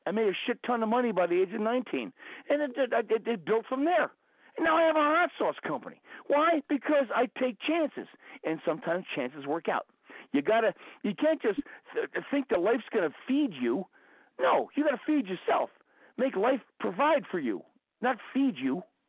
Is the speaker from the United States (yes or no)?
yes; New Jersey, United States; We're from Jersey. We got rants all over the fucking place.